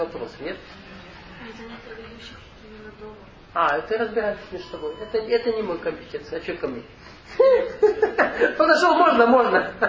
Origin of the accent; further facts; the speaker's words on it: Russia; Я россиянин.